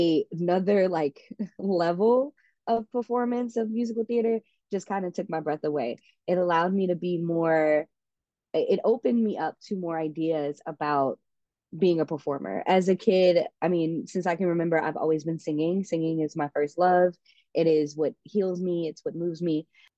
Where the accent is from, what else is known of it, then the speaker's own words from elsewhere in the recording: St. Louis, Missouri, United States; I'm from St. Louis, Missouri.